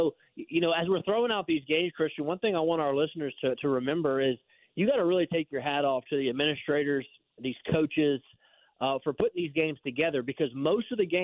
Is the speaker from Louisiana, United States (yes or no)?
yes; Ponchatoula, Louisiana, United States; is right up here in my hometown in Ponchatoula